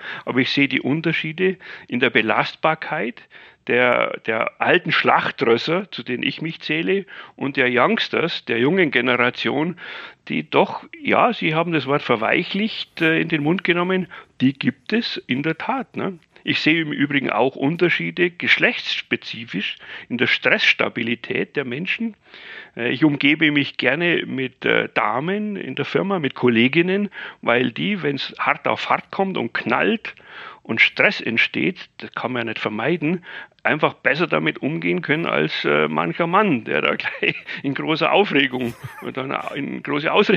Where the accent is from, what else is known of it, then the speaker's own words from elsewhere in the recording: Bavaria, Germany; ich bin ja Bayer